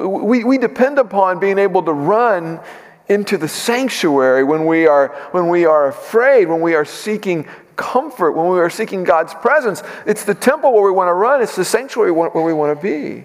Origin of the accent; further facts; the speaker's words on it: Corpus Christi, Texas, United States; when I was in high school, I worked at a public tennis center in my hometown of Corpus Christi.